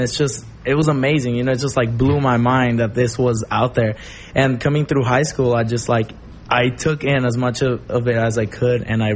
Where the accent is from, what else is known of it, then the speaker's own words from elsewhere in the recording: El Monte, California, United States; Well, I grew up in El Monte, and El Monte just has always been a mecca for punk music.